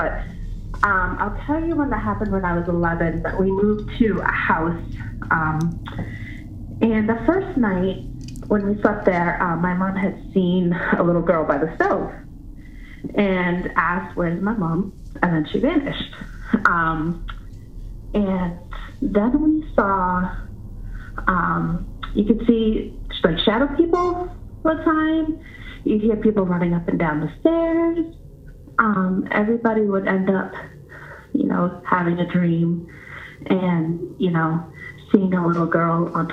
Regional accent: Massachusetts, United States; I'm from Massachusetts.

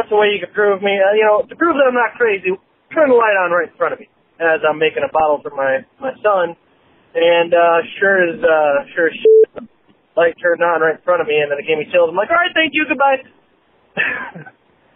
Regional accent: Quincy, Illinois, United States; I'm from Quincy, Illinois.

